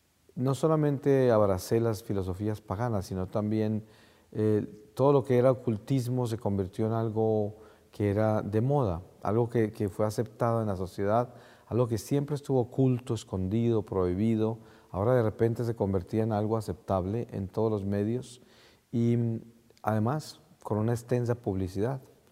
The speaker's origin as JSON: {"language": "Spanish", "country": "Colombia", "tie": "born or raised there", "said": "nací en Colombia, en un pueblo pequeño en las montañas de los Andes. Nací en una familia católica y crecí con todas las enseñanzas de la Iglesia Católica, las tradiciones de la Iglesia Católica."}